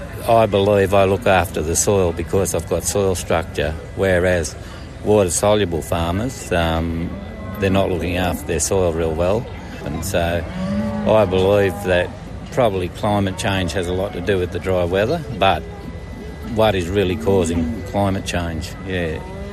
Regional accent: Glen Innes, New South Wales, Australia; I'm from Glen Innes. I've got 3,500 acres and I run about 250 red pole cows on it, yeah.

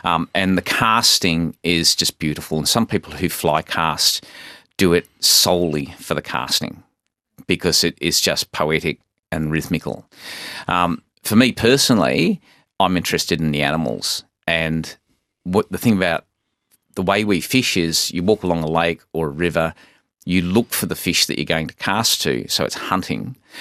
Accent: Orford, Tasmania, Australia; I grew up in Orford, actually, so just on the mainland opposite Maria Island, and my father was a cray fisherman

